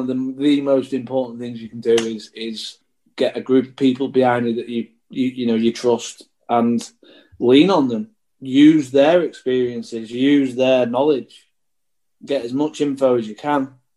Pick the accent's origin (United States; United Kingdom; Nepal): United Kingdom; England; Just because it's the Open, and I'm English.